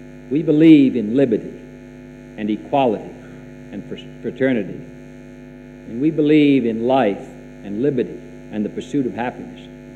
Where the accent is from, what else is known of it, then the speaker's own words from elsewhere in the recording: United States; As an American, I take pleasure in seeing people around the world salute the American Revolution